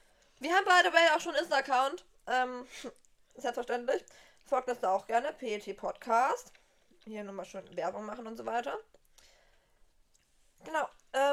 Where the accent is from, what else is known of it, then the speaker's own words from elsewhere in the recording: Uffenheim, Bavaria, Germany; Wir kommen aus Uffenheim. Shaki wohnt in Würzburg, ich wohne gerade in Hopp.